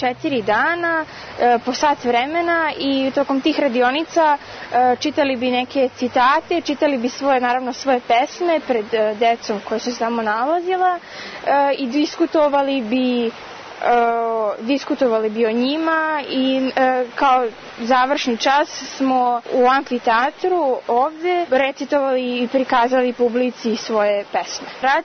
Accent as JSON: {"language": "Serbian", "region": "Belgrade", "country": "Serbia", "said": "dolazim iz Beograda, imam 13 godina"}